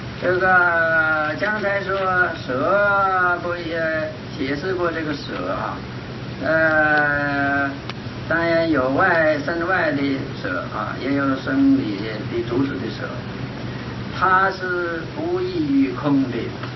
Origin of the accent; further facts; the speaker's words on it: China; 我们中国人应该说是一万啊